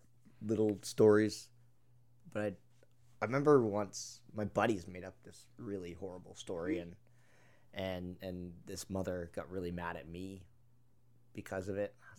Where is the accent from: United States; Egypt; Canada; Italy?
Canada; I said, first of all, I'm not a veteran and I'm Canadian.